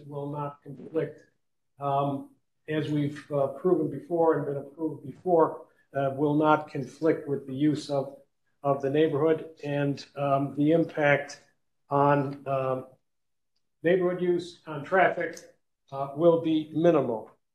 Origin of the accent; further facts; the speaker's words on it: Utica, New York, United States; I'm an attorney from Utica